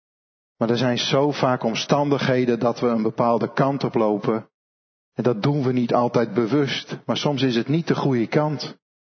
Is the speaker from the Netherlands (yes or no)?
yes; Holland, Netherlands; Ik ook hoor. Ik ben gewoon Hollander.